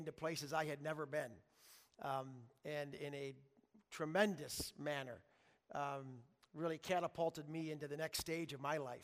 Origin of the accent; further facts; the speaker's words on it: Holland, Michigan, United States; yesterday we had the chance to celebrate her life in the church that I grew up in Maranatha Christian Reformed Church in Holland, and with the friends of my parents.